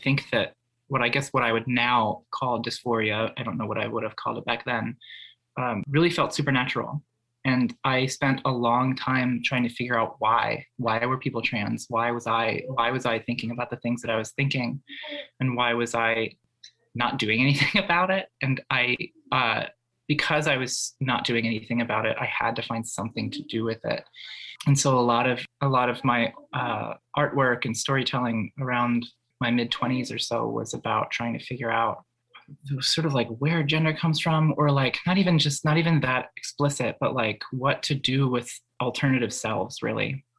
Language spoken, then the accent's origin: English; Delaware County, Pennsylvania, United States; now in Philadelphia, United States; I'm a artist, educator, storyteller, musician, performer person, born and raised in Delco and living, working in Philadelphia for like the past 13 years or so.